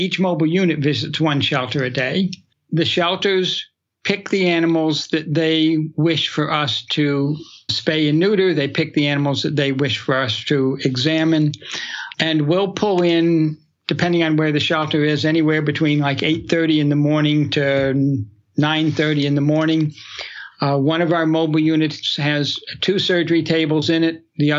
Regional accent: New Hampshire, United States; I grew up in New Hampshire

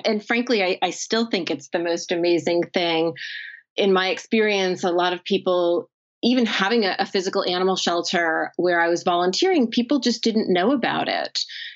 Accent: New Jersey, United States; I had become a fan of the site and the work that Petfinder had already been doing in my home state of New Jersey.

